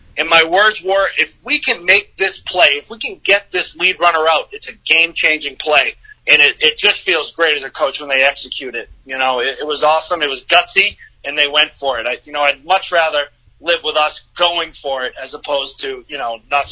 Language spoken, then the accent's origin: English; Stoneham, Massachusetts, United States; for myself growing up in Stoneham, you know, I played at this field so many times